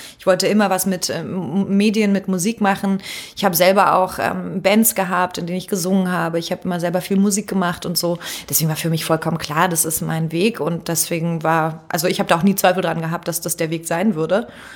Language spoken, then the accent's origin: German; Berlin, Germany; also born or lived in Hamburg; Ich bin eine Berliner Pflanze, ich muss zurück. Dann bin ich nach Berlin wieder zurück